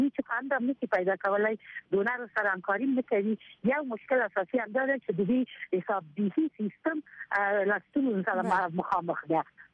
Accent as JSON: {"language": "Pashto", "region": "Ghazni", "country": "Afghanistan", "said": "مثلا زه د غزنی ولایت نه یم"}